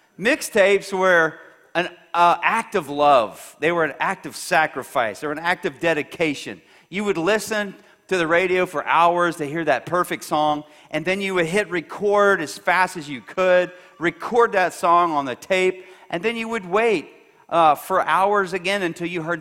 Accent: Buda, Texas, United States; I grew up in the Buda area. This was back when Buda only had one elementary school.

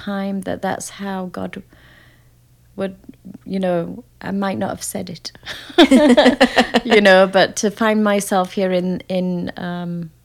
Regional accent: England, United Kingdom; moved away; I came from England

